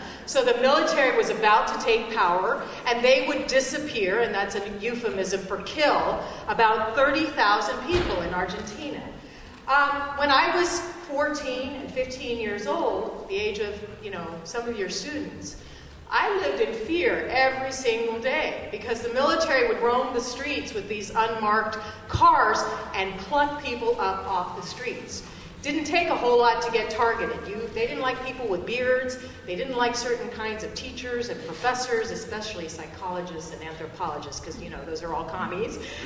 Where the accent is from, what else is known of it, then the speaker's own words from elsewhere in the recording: Kansas, United States; As a child, I grew up mostly in Kansas.